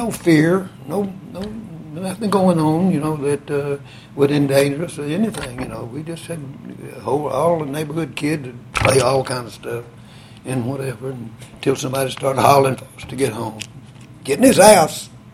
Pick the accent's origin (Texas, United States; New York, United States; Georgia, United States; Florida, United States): Georgia, United States; Griffin; I was born down in Griffin. It's Cotton Mill Town. 1931. It makes me 85. And it was pool. I mean, there's no other way around it. We were really dirt poor, cotton mill folks.